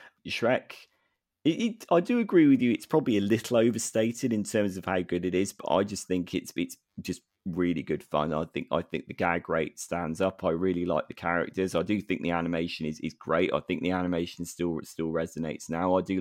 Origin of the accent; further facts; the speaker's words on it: South West England, United Kingdom; I'm from the West Country. I'm allowed to stereotype the accent or one of the accents.